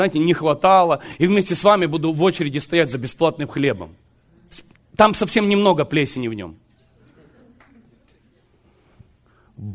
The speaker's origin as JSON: {"language": "Russian", "region": "Zaporizhzhia Oblast", "country": "Ukraine", "tie": "born there", "said": "Я родился на Хохлянде, на Запорожской сечи. Маю право."}